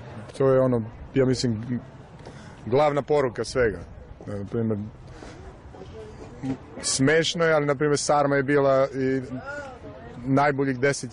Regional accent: Trstenik, Rasina District, Serbia; moved away as an adult; now in United States; Ja sam rodom iz Trstenika i u Americi sam 10 godina.

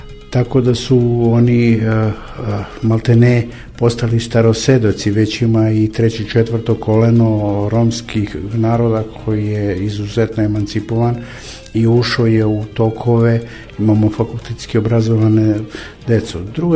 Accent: Serbia; kažem opet srpska jer ja sam Srbin po državljanstvu

